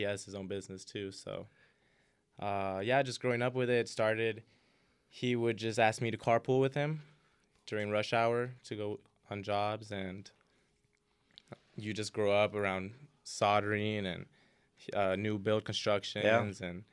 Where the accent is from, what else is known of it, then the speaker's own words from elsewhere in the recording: Tempe, Arizona, United States; Born and raised here in Tempe.